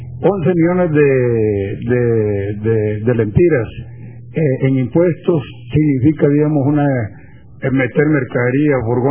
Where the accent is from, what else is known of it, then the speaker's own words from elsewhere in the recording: Tegucigalpa, Francisco Morazán, Honduras; como buenos capitalinos, como buenos hondureños, responsables